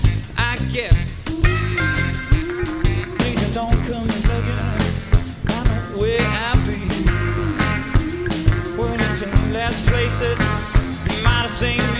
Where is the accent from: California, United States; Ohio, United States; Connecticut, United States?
California, United States; Los Angeles; I'm from Los Angeles.